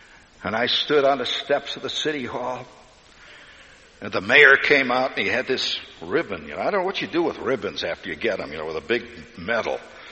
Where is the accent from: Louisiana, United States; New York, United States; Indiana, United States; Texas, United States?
Indiana, United States; Hammond; 2 years ago, my hometown, Hammond, Indiana, made me the man of the year.